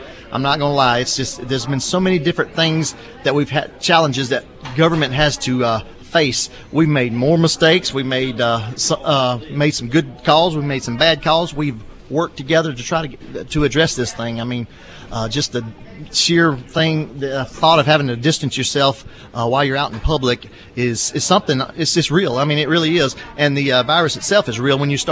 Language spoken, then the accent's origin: English; Pennsylvania, United States; I'm from Chester County. Been there, lived there all my life.